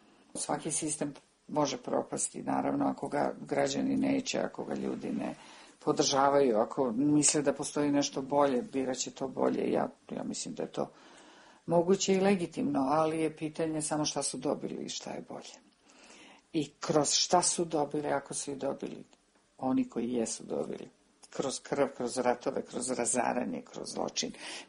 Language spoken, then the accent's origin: Serbian; Belgrade, Serbia; moved away as an adult; pitanje zašto govorim ekavicom. I kad sam objasnila da sam rođena u Beogradu, da sam živela tamo 44 godine